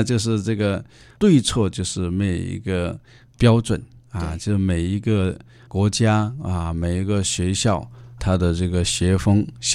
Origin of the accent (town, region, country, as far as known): China